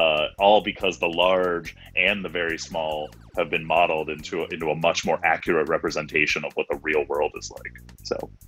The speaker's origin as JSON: {"language": "English", "region": "Rust Belt", "country": "United States", "tie": "born or raised there", "said": "And I'm from the Rust Belt, so, you know, I grew up in an area with horrible air."}